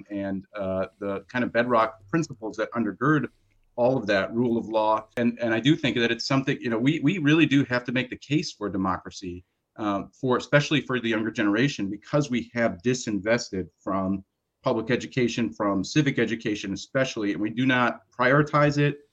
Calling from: Madison, Wisconsin, United States; I'm calling in from the Madison area.

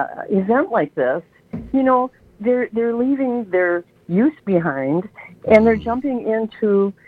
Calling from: Milwaukee, Wisconsin, United States; I'm calling from Milwaukee.

